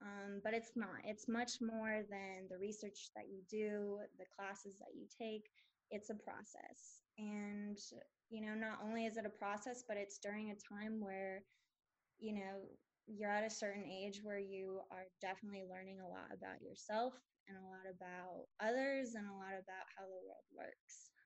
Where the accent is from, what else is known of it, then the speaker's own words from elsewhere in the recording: Midwest, United States; You know, I'm from the Midwest, so coming out east, it was a big deal.